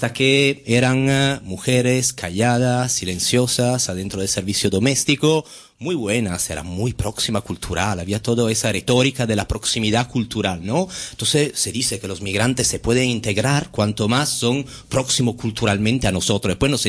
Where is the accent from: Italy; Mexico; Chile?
Italy; Genoa, Liguria; Spanish is a second language; Yo vengo de Italia, de una ciudad, Génova, que no está muy lejos de aquí, de Barcelona, que también tiene una gran emigración latinoamericana.